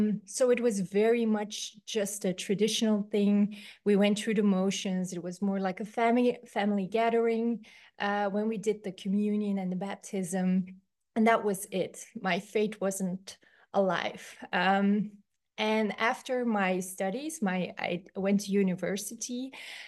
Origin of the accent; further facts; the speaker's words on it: Belgium; English is a second language; I'm 37 years old. I come from Belgium in Europe